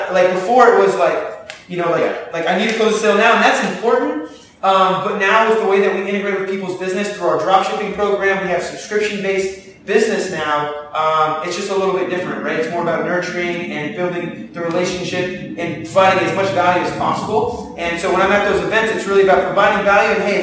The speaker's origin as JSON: {"language": "English", "town": "Miami", "region": "Florida", "country": "United States", "tie": "born or raised there", "lives_now": "Greensboro, United States", "said": "But I was born and raised in Miami and came up to Greensboro and didn't know anybody."}